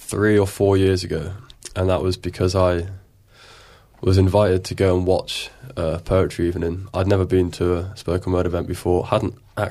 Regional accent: Bristol, South West England, United Kingdom; born there; I was born in Bristol. I'm 24.

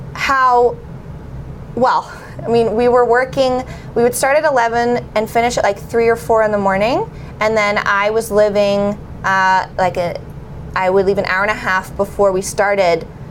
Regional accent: Vancouver, British Columbia, Canada; so her first show off that tour was in Vancouver. I'm from Vancouver.

